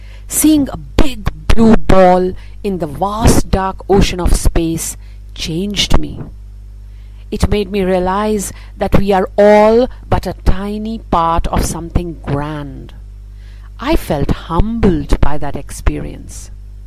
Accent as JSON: {"language": "English", "town": "Mashhad", "region": "Razavi Khorasan", "country": "Iran", "tie": "born or raised there", "said": "I fell in love with the stars when I was a young girl growing up in the Iranian city of Mashhad, where I would sleep out in the open during summer"}